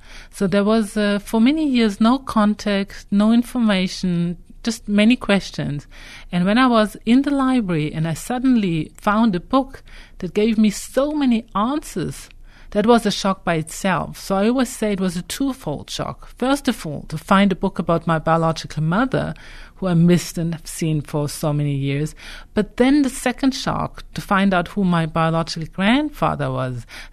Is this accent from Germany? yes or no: yes; Hamburg, Germany; It is a big library in my hometown. I live in Germany, in Hamburg.